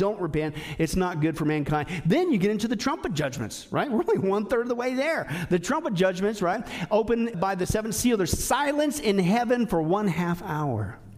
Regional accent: Kansas, United States; born or raised there; also born or lived in Nebraska

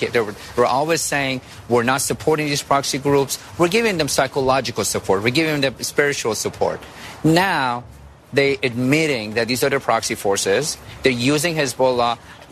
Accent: Iran; English is a second language; now in United States; You know, I was born and raised in Iran. I've been dealing with these folks. I've lived there

